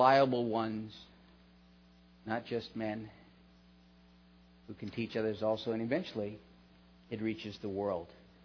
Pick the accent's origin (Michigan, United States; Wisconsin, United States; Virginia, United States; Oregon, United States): Wisconsin, United States; I grew up in Wisconsin.